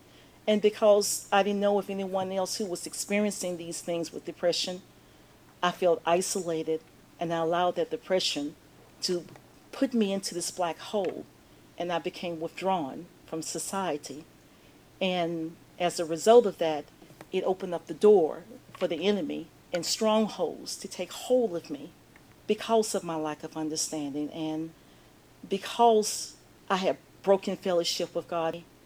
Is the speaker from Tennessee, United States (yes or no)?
yes; Nashville, Tennessee, United States; I grew up in West Nashville, been in ministry basically all of my life.